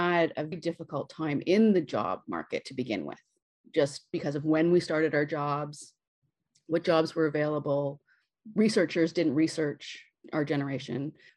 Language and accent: English; Canada; I'm Canadian, so I know that there's a ton of resources out there for Canadians.